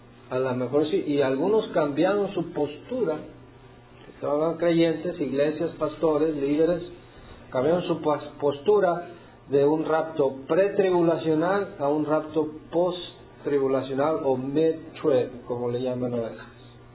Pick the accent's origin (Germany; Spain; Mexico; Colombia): Mexico; now in United States; Nací en México, hablo español como Chile, le voy al Tri. Okay. Soy mexicano. Oh, pero yo emigré para acá y yo conseguí mis papeles